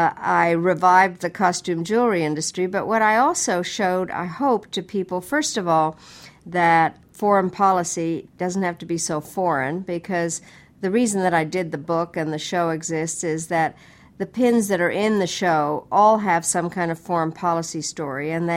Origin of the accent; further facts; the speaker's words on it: Colorado, United States; I love Colorado, and I always like coming back to my home state.